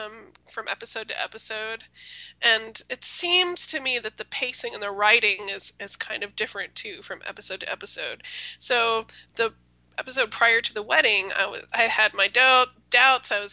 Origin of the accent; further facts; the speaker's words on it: Carl's Corner, Texas, United States; There's a place that I grew up near in Texas called Carl's Corner.